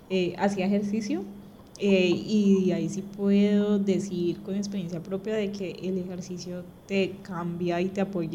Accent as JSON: {"language": "Spanish", "country": "Colombia", "said": "y así como todo colombiano, como todo el mundo en esa época"}